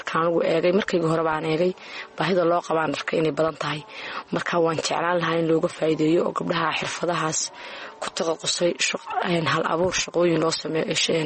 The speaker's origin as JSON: {"language": "Somali", "region": "Sool", "country": "Somalia", "said": "markaan arkay baahiyaha ka jira gobolka Sool saas aan ugu talagalay inaan dadkayga uga faa'iideeyo"}